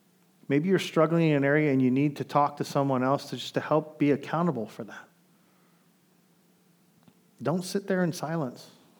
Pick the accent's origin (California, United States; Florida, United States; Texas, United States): Florida, United States; Miami; Growing up in the culture I grew up in Miami